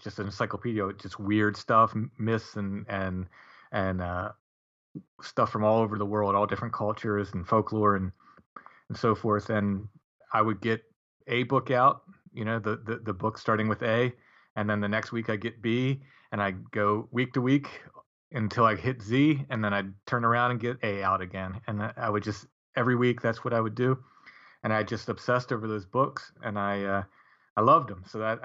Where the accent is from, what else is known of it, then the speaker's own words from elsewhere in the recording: Maryland, United States; Well, I grew up in Northern Maryland, so, you know, I wasn't far from Pennsylvania.